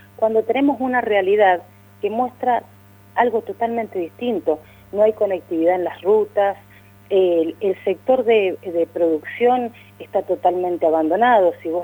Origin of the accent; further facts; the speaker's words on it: Mendoza, Argentina; moved away as an adult; now in Picún Leufú, Argentina; No, yo no soy nacida en Picún, soy de Mendoza, hace más de 25 años que vivo acá y trabajé siempre en Picún Leufú